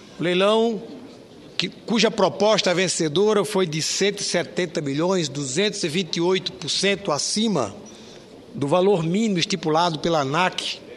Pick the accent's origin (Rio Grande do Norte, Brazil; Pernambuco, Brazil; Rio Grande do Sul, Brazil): Rio Grande do Norte, Brazil; Nós que somos potiguares, eu, o senador José Agripino, o senador Garibaldi